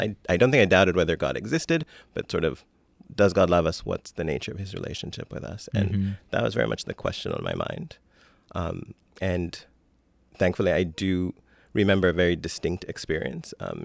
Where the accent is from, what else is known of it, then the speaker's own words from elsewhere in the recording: Kenya; also born or lived in Benin / Canada; I've been in Boston for about 15 years and coming to Park Street the whole time. Mm-hmm. I originally was born in Benin, but I grew up in Kenya. Although in between there and here, I lived in Canada for a few years.